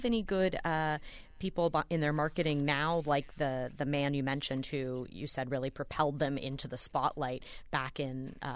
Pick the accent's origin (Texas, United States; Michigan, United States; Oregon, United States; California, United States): California, United States; Well, I grew up in California and we didn't have Bluebell ice cream there.